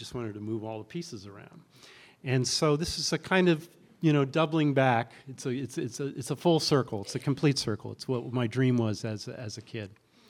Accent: Saranac Lake, New York, United States; that's how I started my creative life as a child growing up in Saranac Lake.

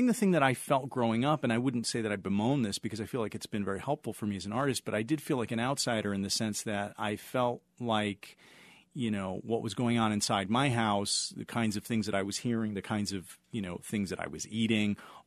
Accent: Milwaukee, Wisconsin, United States; I grew up in Milwaukee, Wisconsin, and you know, the folks that I grew up with were smart, good people, well-intentioned.

